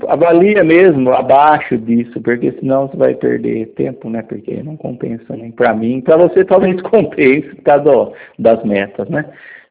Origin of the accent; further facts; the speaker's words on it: Araras, São Paulo, Brazil; Eu sou de Arara.